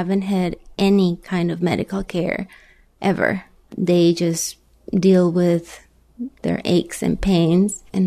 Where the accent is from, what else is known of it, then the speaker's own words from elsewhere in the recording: Sonora, Mexico; moved away as an adult; now in United States; I'm originally from Sonora, so I'm used to the dry heat